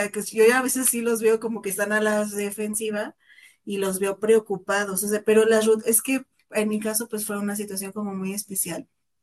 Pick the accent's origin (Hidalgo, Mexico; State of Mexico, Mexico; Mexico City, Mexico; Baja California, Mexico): State of Mexico, Mexico; Ecatepec; con mucha delincuencia. Un tiempo viví en mi infancia en Ecatepec.